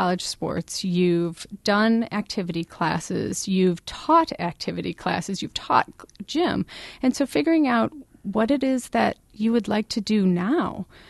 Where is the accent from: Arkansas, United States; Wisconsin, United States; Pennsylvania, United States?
Wisconsin, United States; Larry, I hate to admit it, but I grew up in Wisconsin, and I've never been ice fishing